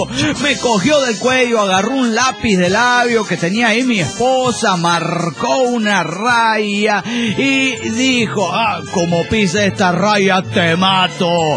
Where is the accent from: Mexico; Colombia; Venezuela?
Venezuela; Turmero, Aragua; de Turmero, Venezuela.